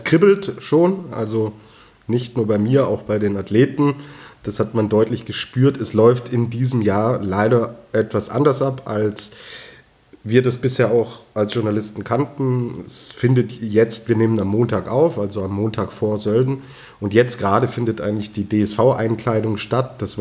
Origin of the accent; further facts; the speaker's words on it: Rosenheim, Bavaria, Germany; ich komme aus Rosenheim, wir sind Risikogebiet